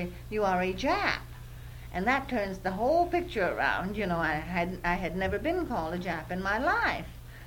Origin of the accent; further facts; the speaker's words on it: United States; All I know is that I'm an American